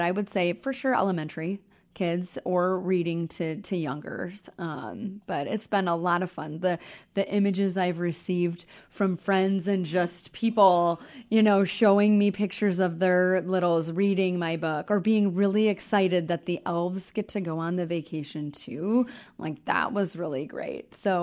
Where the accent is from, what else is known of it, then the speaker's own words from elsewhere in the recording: Muskegon, Michigan, United States; I'm from the Muskegon area, so we're at Maggie's Gourmet Food and Gifts, which is right in Norton Shores.